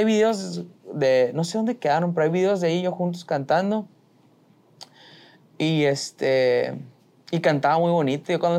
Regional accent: Chihuahua, Mexico; accent: Chihuahua; me quitó el acento de Chihuahua, Chihuahua.

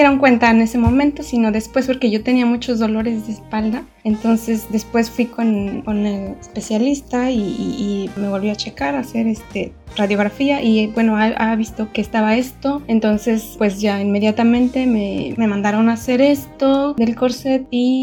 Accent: Mexico City, Mexico; now in Donauwörth, Germany; Bueno, yo soy de la Ciudad de México, viviendo en Alemania desde hace 7 años. En Augsburg estuve, en abril nos mudamos a Donauwörth, que es una ciudad un poco más al norte, pero en Bayern, en Baviera, entonces estamos acá por el sur de Alemania.

